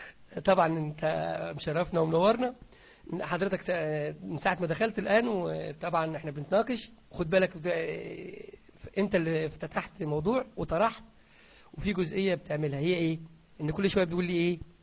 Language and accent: Arabic; Egypt; أنا مصري، عندنا في مصر هنا